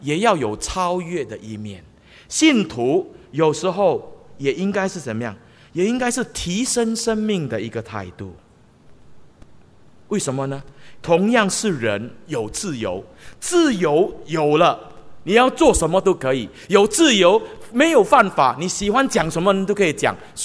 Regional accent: Singapore; 我们新加坡人如果多一点笑容

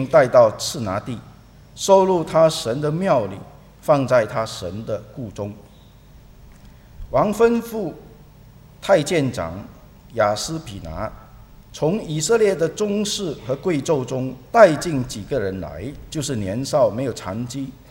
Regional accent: Singapore; 我们的政府知道我们新加坡人不光只是能够读书

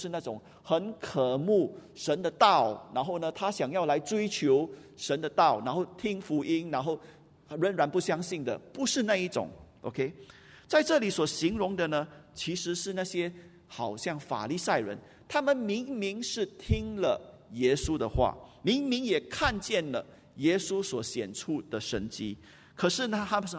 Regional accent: Singapore; 用我们新加坡人的话就是他是有 pattern 的啦

